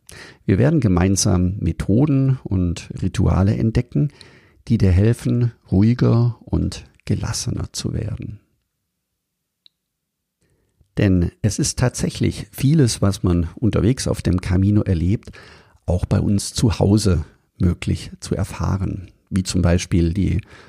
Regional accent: Überlingen, Baden-Württemberg, Germany; Ich bin in Überlingen am Bodensee aufgewachsen

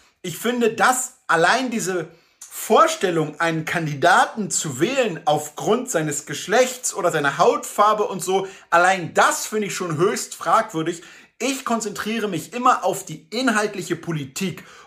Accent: Berlin, Germany; Berlin, meiner Heimatstadt.

